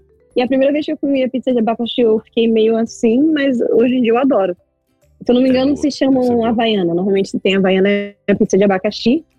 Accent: Niterói, Rio de Janeiro, Brazil; que eu sou de Niterói, né, Rio de Janeiro

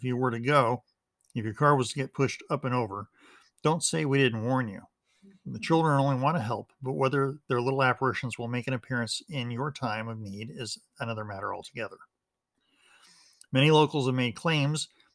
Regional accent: Utah, United States; I've been in Utah during blizzard situations. I grew up in Utah for part of my childhood.

